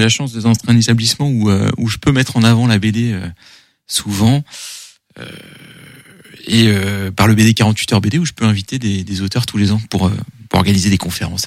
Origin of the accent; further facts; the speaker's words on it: France; et je suis français.